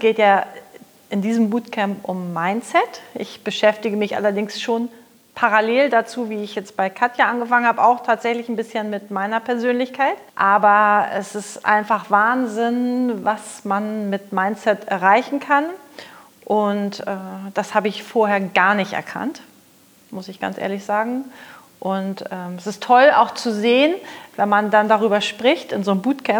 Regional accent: Hamburg, Germany; ich komme aus Hamburg und führe dort eine Motoreninstandsetzung für Motoren aller Art, Kfz, Schiff, Industriemotoren.

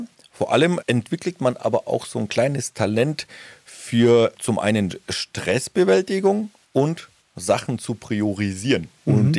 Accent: Feucht, Bavaria, Germany; Ich komme jetzt nicht direkt aus Nürnberg, ich komme aus Feucht bei Nürnberg.

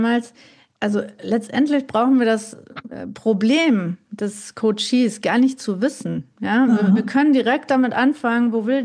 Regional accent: North Rhine-Westphalia, Germany; Ich komme ja aus dem Pott eigentlich, ne?

